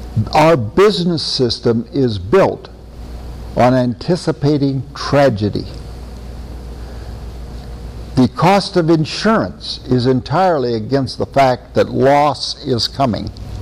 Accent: Iowa, United States; I lived for a while in a town of 10,000 back in the 1970s in the state of Iowa, my home state.

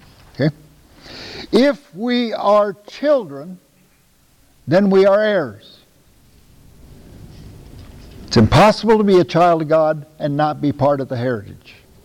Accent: United States; You know, I'm an American. I have such a low level of suffering.

